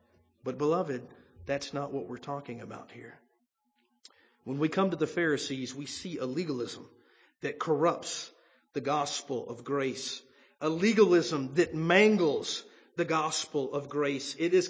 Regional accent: the South, United States; Now, once again, I come from the South. This is very prevalent.

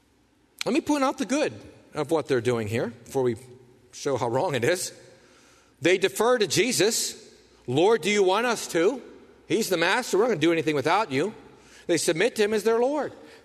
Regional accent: Pennsylvania, United States; I was born in Western PA, lived in Western PA all my life.

